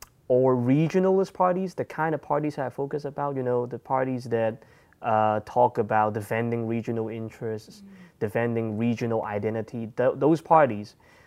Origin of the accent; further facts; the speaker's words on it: Hong Kong; I mean, I'm from Hong Kong, so I know the region.